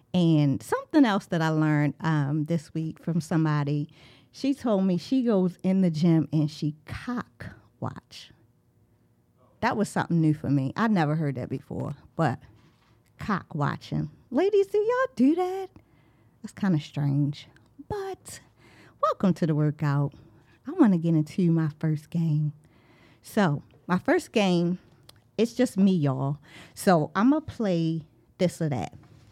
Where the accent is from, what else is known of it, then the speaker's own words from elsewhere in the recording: Baltimore, Maryland, United States; And I'm from Northeast Baltimore.